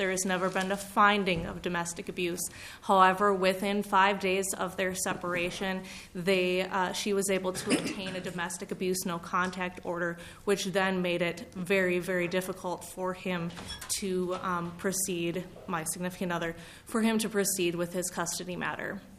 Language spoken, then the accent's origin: English; St. Paul, Minnesota, United States; I am from St. Paul